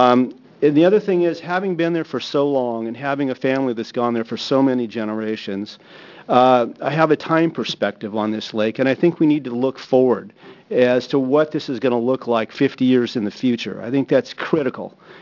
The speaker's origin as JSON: {"language": "English", "town": "Bend", "region": "Oregon", "country": "United States", "said": "I'm from Bend. I've been going to Waldo Lake since I was a small child."}